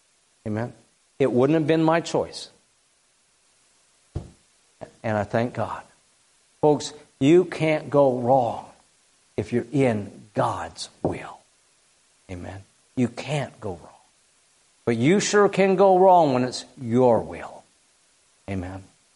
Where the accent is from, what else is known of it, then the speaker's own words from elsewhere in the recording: Mason City, Iowa, United States; I grew up in Mason City, Iowa. I never want to see another winter in my life.